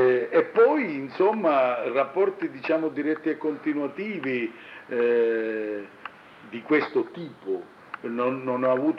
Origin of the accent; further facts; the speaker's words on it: Sicily, Italy; Io sono fotografo, sono siciliano, ho quasi 60 anni e faccio fotografie da 40.